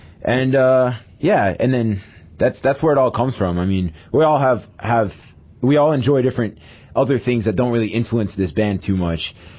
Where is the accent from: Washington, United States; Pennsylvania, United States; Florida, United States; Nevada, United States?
Florida, United States; I mean, we're from Florida, but that was sweat central, man.